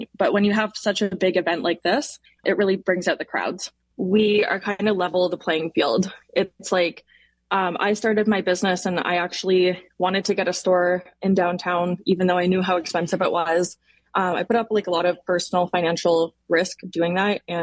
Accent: Canada; to be taken seriously as a Canadian business owner

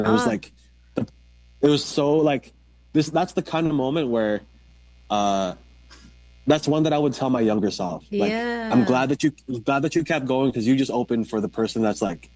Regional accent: Philippines; think that is very much not unique to being Filipino, but it is characteristic, I think

